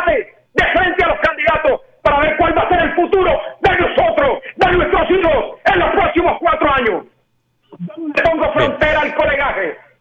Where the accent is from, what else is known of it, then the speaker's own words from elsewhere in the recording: Soledad, Atlántico, Colombia; lo hice por ese sentido de pertenencia que le tengo a mi terruño. Lo hice por ese amor tan grande que le tengo a Soledad.